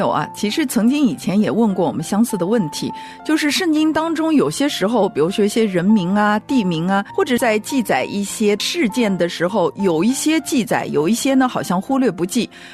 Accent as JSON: {"language": "Chinese", "country": "China", "said": "你要知道连我们中国人啊，每一个地方人的这个口音都不一样。"}